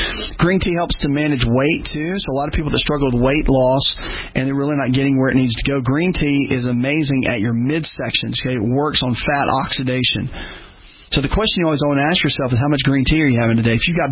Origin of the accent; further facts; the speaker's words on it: the South, United States; I'm from the South, so I got to have my tea a little bit sweet, you know.